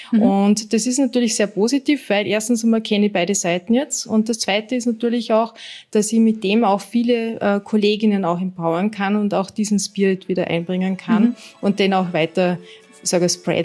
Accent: Vorarlberg, Austria; now in Vienna, Austria

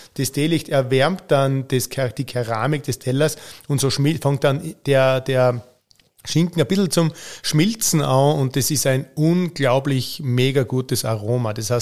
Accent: Austria; bei uns in Österreich

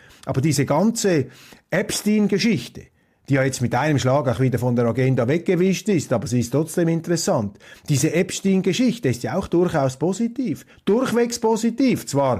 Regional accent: Switzerland; Trotzdem finde ich es als Schweizer natürlich komplett lächerlich

